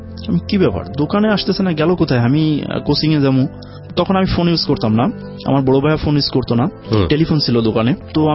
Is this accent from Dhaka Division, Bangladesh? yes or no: no; Satkhira, Khulna Division, Bangladesh; জি আমি সাতক্ষীরা থেকে আসছি … আপনাকে কে বলছে?